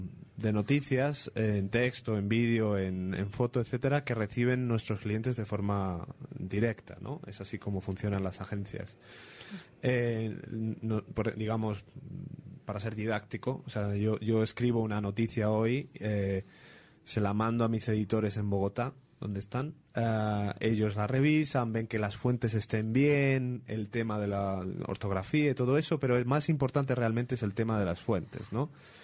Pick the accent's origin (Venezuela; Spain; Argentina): Spain; yo soy español, obviamente, no lo voy a ocultar.